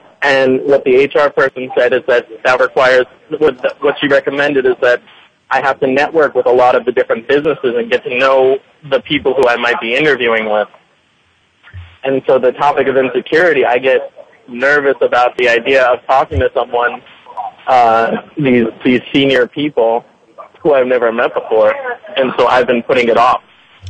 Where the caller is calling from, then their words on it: New York City, New York, United States; New York City.